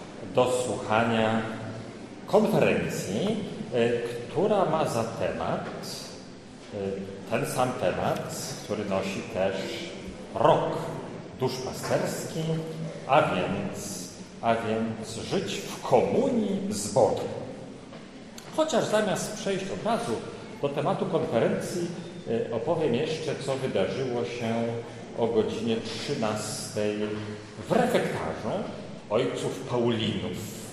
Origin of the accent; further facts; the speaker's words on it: Wrocław, Lower Silesian Voivodeship, Poland; przedstawiam się, skąd jestem, że jestem z Wrocławia